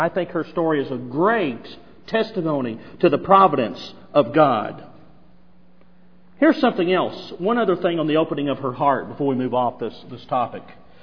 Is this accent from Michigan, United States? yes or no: no; Indiana, United States; which we're all from Indiana, so there's not any oceans around here.